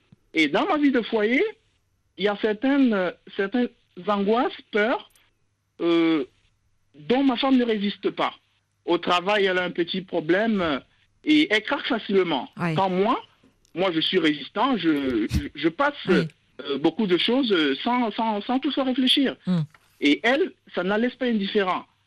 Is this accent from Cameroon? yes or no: yes; Cameroon; moi, je suis né au Cameroun, j'ai grandi au Cameroun.